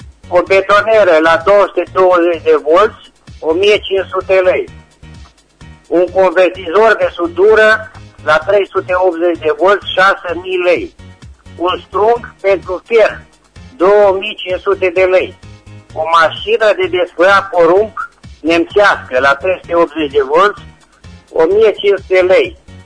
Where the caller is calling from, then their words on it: Răchita, Timiș County, Romania; din Răchita, județul Timiș